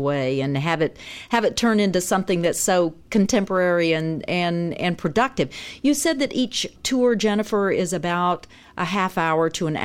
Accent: Memphis, Tennessee, United States; When I was in high school, my hometown of Memphis celebrated its sesquicentennial.

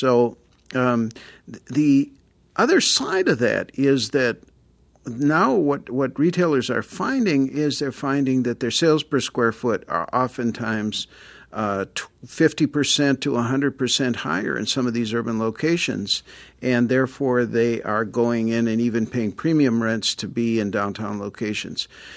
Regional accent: Minneapolis, Minnesota, United States; my hometown of Minneapolis has just a few years ago opened its first light rail line

